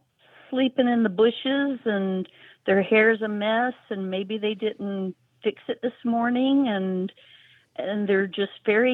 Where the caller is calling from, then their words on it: Georgia, United States; I'm calling from North Georgia.